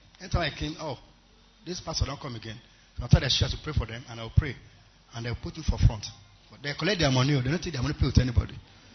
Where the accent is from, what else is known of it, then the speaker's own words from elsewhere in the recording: Southwest, Nigeria; I said, I'm from Yoruba land.